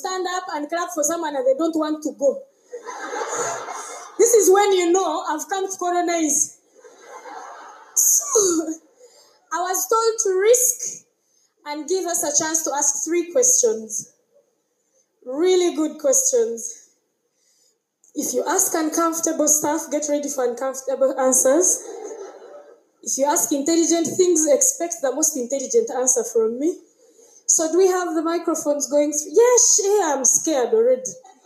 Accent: Uganda; The little energy I've used is one I came with from Uganda. I'd eaten sweet potatoes and a lot of maize.

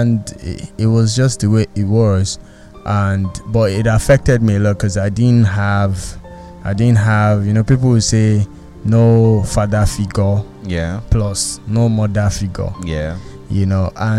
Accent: Lagos, Nigeria; also born or lived in Aba; I had moved from Aba because I was born in Aba.

